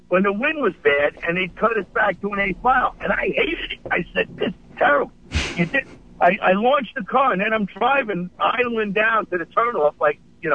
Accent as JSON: {"language": "English", "town": "Valley Stream", "region": "New York", "country": "United States", "tie": "born or raised there", "said": "I grew up in Valley Stream, went to Central High School, Motor Mechanics, Mr. Trotter."}